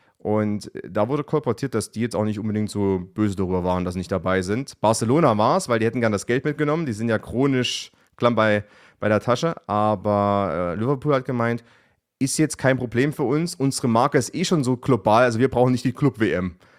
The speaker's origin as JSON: {"language": "German", "country": "Germany", "said": "Ich meine, bei der Nations League sind wir natürlich als Deutsche jetzt ein bisschen geblendet, weil dann das Final Four in Deutschland war."}